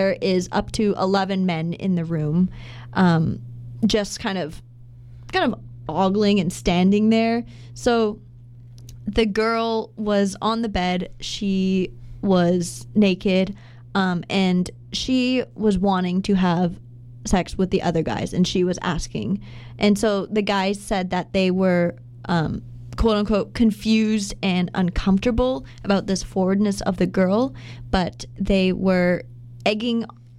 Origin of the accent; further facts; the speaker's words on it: Canada; So as the Canadian of the station here today